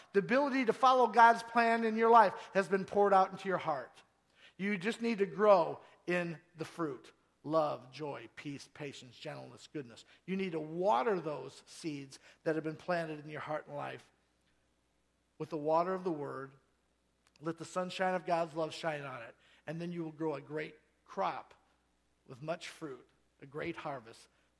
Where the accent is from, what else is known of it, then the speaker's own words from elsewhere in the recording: Rock Falls, Illinois, United States; I'm from south of here, folks. I'm from Rock Falls.